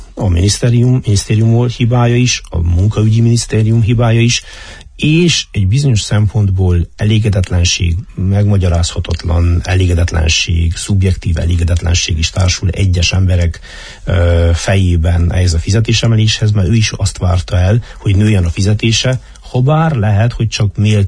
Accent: Covasna, Romania; Én ízig-vérig szíke ember vagyok, három széken nőttem föl

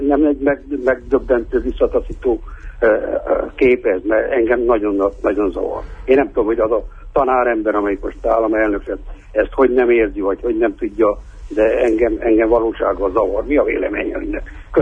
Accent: Odorheiu Secuiesc, Harghita, Romania; Én Székely Udvarhelyről vagyok, nyugdíjas, Székely gyerek vagyok, nyugdíjas.

